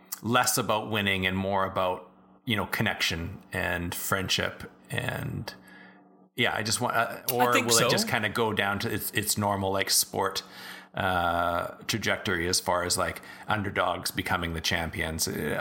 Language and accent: English; Canada; Hey, I'm from Canada.